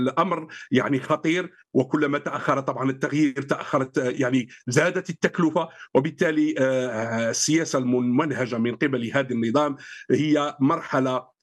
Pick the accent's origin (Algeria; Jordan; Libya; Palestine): Algeria; ما عادش عندنا في الجزائر الآن صحافة تنتقد